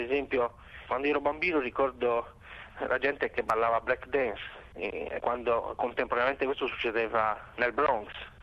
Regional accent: Palau, Sardinia, Italy; Io sono cresciuto appunto a Palau, che è un piccolo centro proprio di fronte alla Corsica, quindi siamo all'estremo nord della Sardegna, e sono cresciuto inizialmente a 100 metri da un faro

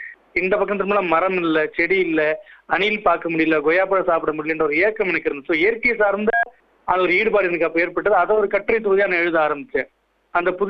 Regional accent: Chennai, Tamil Nadu, India; நான் பிறந்து வளர்ந்தது வட சென்னை காசிமேட்ல, ஒரு மீனவ சமுதாயத்துல பிறந்த, ஒரு மீனவர் குடியிருப்புல பிறந்த ஒரு ஆள் நானு.

